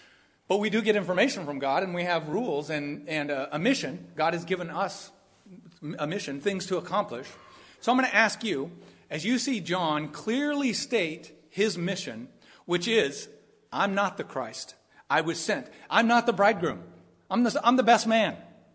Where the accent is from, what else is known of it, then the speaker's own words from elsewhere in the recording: Modesto, California, United States; born there; I know where I was born. I was born in Modesto City Hospital.